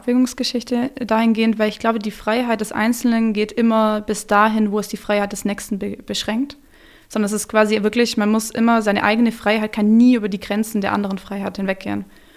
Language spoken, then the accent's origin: German; Schlier, Baden-Württemberg, Germany; also born or lived in Ravensburg; ich bin geboren in Ravensburg und in Schlier aufgewachsen.